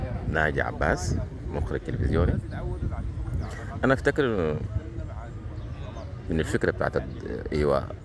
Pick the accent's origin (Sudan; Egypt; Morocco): Sudan; يعني التراحم بينك كسودانيين، وما أدري أقول سودانيين